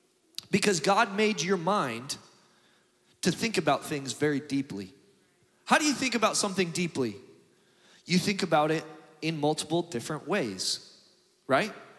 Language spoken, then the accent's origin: English; the South, United States; It's only if you're from the South, maybe you heard that, okay? So I grew up in the South.